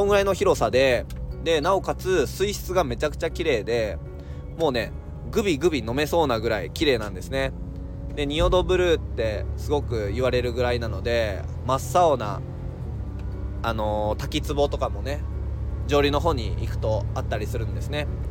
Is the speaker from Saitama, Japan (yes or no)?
no; Hyogo, Japan; moved away as an adult; 僕ね、兵庫県出身なんですよ。兵庫で高校生まではずっとね兵庫でいたんですけども、大学進学をきっかけに高知県に移住しました。で最初はですね、高知市内の方に住んでたんですけども、